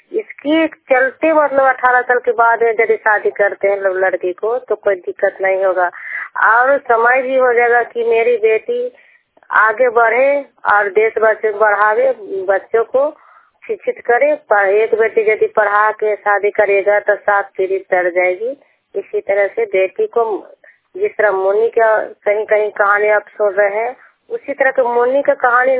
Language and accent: Hindi; Nausa, Bihar, India; मैं नौसा गांव की हरनाथ प्रखंड जिला नालंदा की निवासी हूँ।